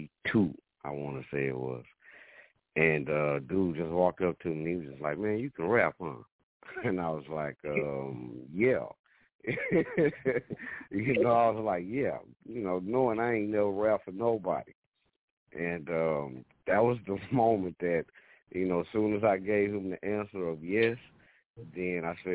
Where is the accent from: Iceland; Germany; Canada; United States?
United States; Dallas, Texas; We got our start in California, in the Bay Area, but we're from, you know what I'm saying, we're from Dallas, Texas.